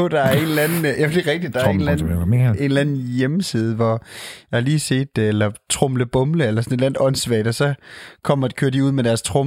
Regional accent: Gæstelave, Region of Southern Denmark, Denmark; Det kan jeg også huske fra Gæstelave, der hvor jeg kommer fra, sådan en lille by ude for Ringe

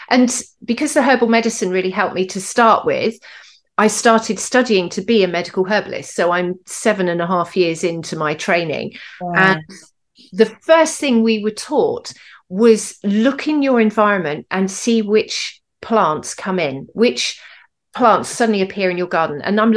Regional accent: South West England, United Kingdom; Yeah, so I'm from Dorset. You know, I now live in Somerset, but about 20 miles away from where I was.

